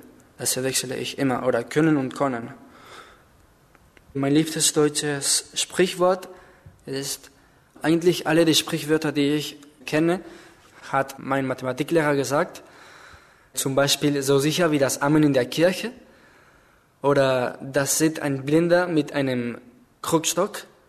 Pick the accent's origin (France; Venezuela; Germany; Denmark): Venezuela; Caracas, Capital District; German is a second language; Ich komme aus Venezuela in Südamerika, aus der Hauptstadt. Sie heißt Caracas. Ich bin 17 Jahre alt. Ich bin 1996 geboren. Ich bin ein Student noch.